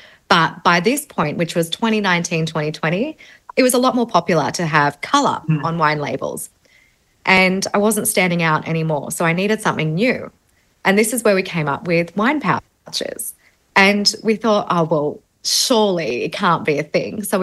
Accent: Canberra, Australian Capital Territory, Australia; now in Gold Coast, Australia; Originally in 2016, I lived in Canberra. So I grew up in Canberra, and I was surrounded by Canberra wine.

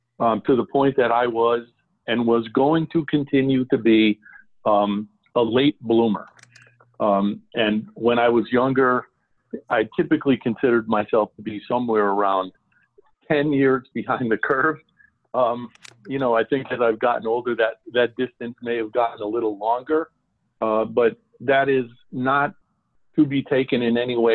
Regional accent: Ireland; I think could fairly be construed as coming with the territory of being an Irishman.

